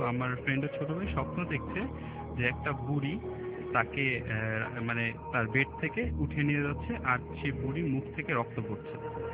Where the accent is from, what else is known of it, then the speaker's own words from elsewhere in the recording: Mirpur, Dhaka Division, Bangladesh; মিরপুর থেকে এসেছি।